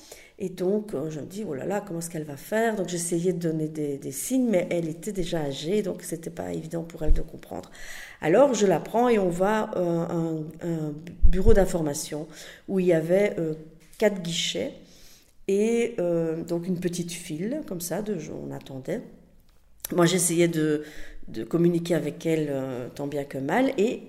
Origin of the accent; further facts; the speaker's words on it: Verviers, Wallonia, Belgium; now in Brussels, Belgium; Je suis originaire de Verviers, mais j'ai habité dans plusieurs villes et plusieurs pays. Mais ça fait longtemps que je suis à Bruxelles.